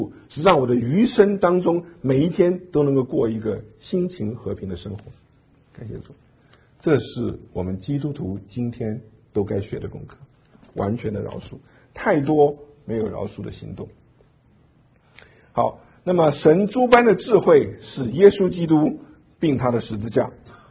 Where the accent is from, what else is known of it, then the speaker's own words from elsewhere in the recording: Taiwan; also born or lived in China; now in United States; 我生在大陆，长在台湾，在美国生活这么多年